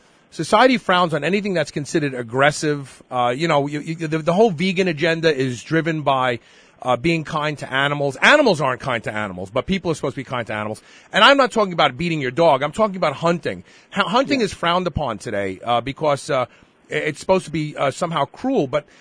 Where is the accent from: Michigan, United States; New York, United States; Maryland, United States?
New York, United States; I'm from New York originally, and I spent a lot of time in upstate New York, in north of the Catskill region, up in Schoharie County, and even as far north as the Adirondack region in the past.